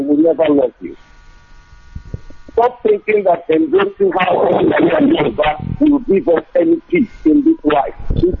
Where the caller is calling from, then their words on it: Los Angeles, California, United States; I'm calling from Los Angeles.